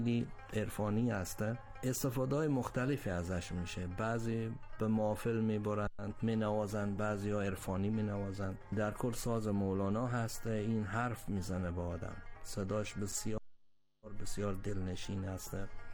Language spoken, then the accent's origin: Persian; Iran; also born or lived in Herat, Afghanistan; من در هرات به دنیا آمدم سال 1302. 43 سال عمرمه. بزرگ شدم در ایران. فکر میکنم سال 76 بود ما آمدیم ایران.